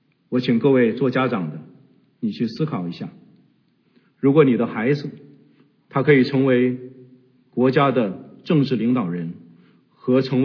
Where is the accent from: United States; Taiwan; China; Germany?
China; 作为中国人